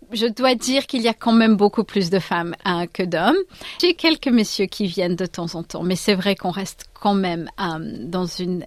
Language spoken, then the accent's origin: French; Bordeaux, Nouvelle-Aquitaine, France; moi je suis bordelaise